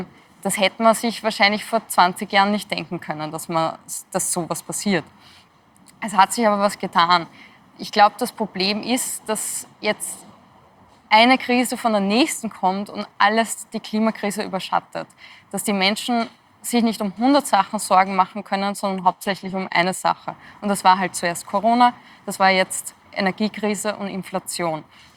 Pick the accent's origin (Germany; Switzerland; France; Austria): Austria; bei uns in Österreich